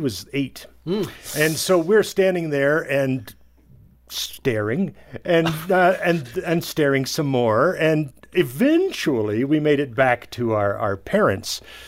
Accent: New York, United States; I'm from New York originally, upstate New York.

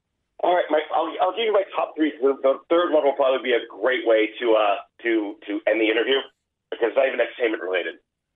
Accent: New England, United States; I'm originally from New England, and I do have Tom Brady's signed helmet.

